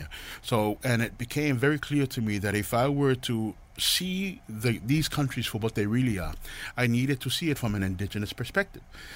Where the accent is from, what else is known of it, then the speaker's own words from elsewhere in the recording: Samoa; I was born and raised in Samoa. So if somebody were to tell me during those my village years that one day I was going to do what I'm doing now and also living so far away from home